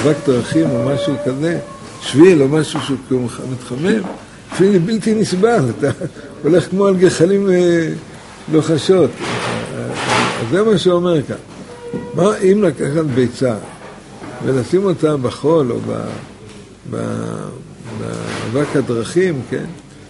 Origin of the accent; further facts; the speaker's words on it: Holon, Tel Aviv District, Israel; אני בילדותי, אני גרתי בחולון.